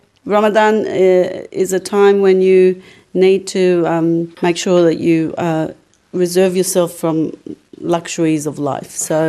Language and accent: English; Australia; My parents migrated. They chose Australia as their home and we grew up in Australia